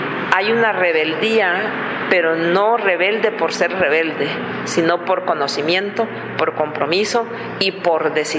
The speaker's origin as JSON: {"language": "Spanish", "country": "Honduras", "said": "mi llamado es que no baje la solidaridad para mi pueblo. No nos dejen, porque si la dejamos solas, al final de cuentas, a Honduras se fortalecerá el golpismo."}